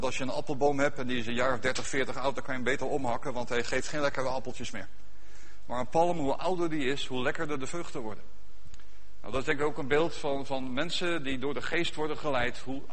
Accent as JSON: {"language": "Dutch", "country": "Netherlands", "said": "Dat is denk ik wel iets wat wij als Nederlanders mooi vinden."}